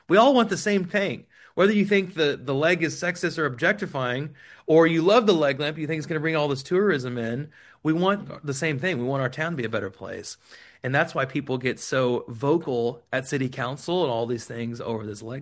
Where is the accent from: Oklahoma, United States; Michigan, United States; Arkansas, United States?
Oklahoma, United States; Chickasha; I'm from Chickasha. And my family's been established here for a long time.